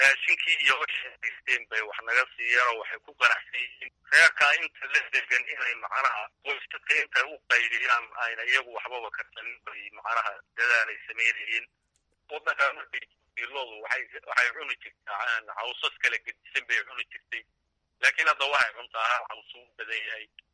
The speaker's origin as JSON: {"language": "Somali", "town": "Birqod", "region": "Somali Region", "country": "Ethiopia", "lives_now": "Harooreys, Ethiopia"}